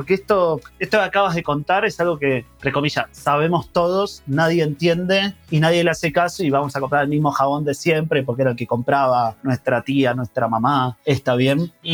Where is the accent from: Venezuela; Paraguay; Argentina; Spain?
Argentina; Que es como en Argentina decimos el banco del colegio, ¿no?